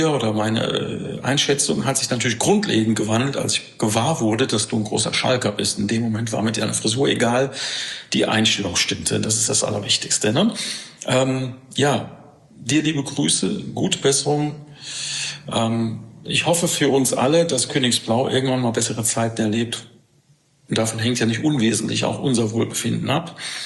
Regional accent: Rhineland-Palatinate, Germany; Ich bin in der Pfalz groß geworden.

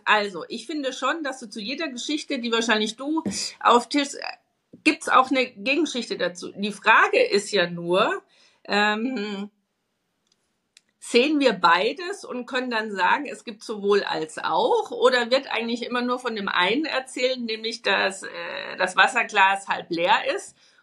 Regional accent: Bavaria, Germany; Du weißt, ich komme ja aus Bayern

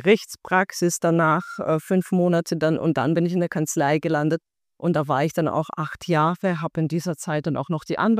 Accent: Baden-Württemberg, Germany; now in Munich, Germany; als ich so halb bei meinen Eltern gewohnt habe, in der Nähe von Stuttgart. Und ich bin dann, aber ich wusste immer, da wo ich herkomme, ist zwar ganz schön, aber nichts für mich. Und dann bin ich nach der Ausbildung eigentlich direkt nach München.

